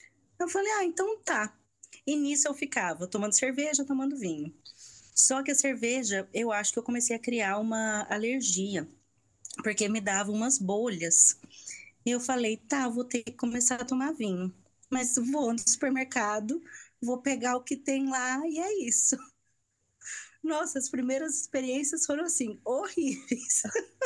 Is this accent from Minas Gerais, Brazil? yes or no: yes; Uberaba, Minas Gerais, Brazil; Bom, eu sou de Uberaba, de Minas Gerais, sou filha única, sou professora de inglês.